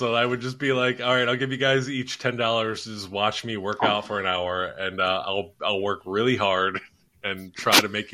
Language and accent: English; Philadelphia, Pennsylvania, United States; I'm from Philly.